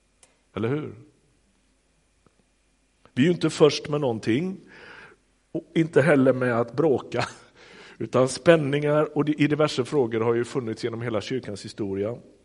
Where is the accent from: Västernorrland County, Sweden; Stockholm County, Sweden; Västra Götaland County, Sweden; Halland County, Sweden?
Västra Götaland County, Sweden; Jag kommer från Göteborgsregionen